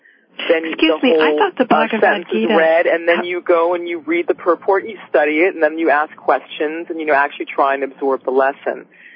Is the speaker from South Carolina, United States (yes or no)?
no; New York City, New York, United States; my parents were very, you know, very liberal, you know, and I grew up in New York City